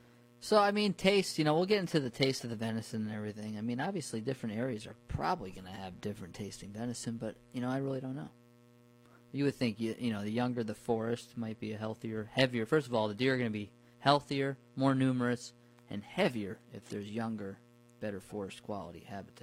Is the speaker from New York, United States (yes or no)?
yes; New Paltz, New York, United States; Yeah, when I grew up in New Paltz, Ulster County, the deer population peaked in the 90s.